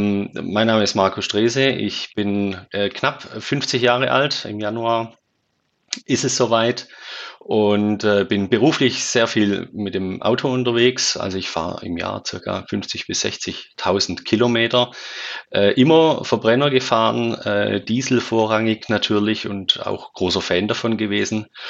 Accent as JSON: {"language": "German", "town": "Schwäbisch Hall", "region": "Baden-Württemberg", "country": "Germany", "said": "also ich komme aus Schwäbisch Hall, wenn ich von Schwäbisch Hall nach Hamburg fahren muss"}